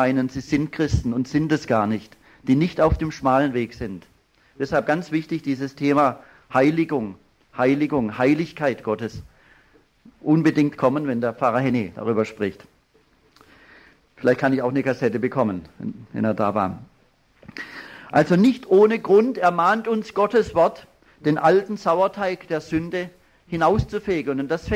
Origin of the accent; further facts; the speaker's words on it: Germany; Wie Sie hören, ich bin ja Deutscher und deshalb möchte ich auch einiges aus der deutschen Situation als warnendes Beispiel bringen